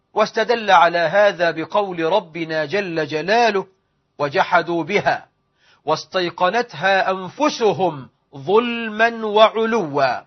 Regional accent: Egypt; اللهم اجعل بلدنا مصر آمنة مطمئنة، رخاء سخاء

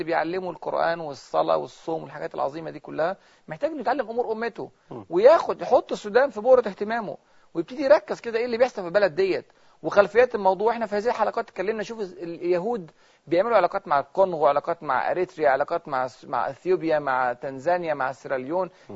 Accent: Egypt; أنا مش بقول الكلام عشان إحنا مصريين

